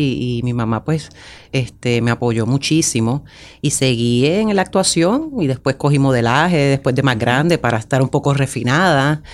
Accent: Puerto Rico; moved away; cuando yo me fui de Puerto Rico

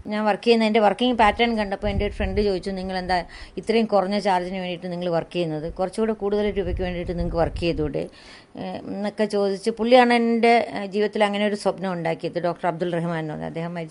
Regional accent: Kerala, India; also born or lived in Thiruvananthapuram, India; കാരണം ഞാൻ ഈ നാട്ടുകാരിയല്ല, ഞാൻ തിരുവിതാംകൂറുകാരിയാണ്. തിരുവനന്തപുരത്താണ് ഞാൻ പഠിച്ചത്. അപ്പം എൻ്റെ ഹസ്ബൻഡ് അസിസ്റ്റന്റ് പ്രൊഫസറായിട്ട് മെഡിക്കൽ കോളേജിലേക്ക് ട്രാൻസ്ഫറായി.

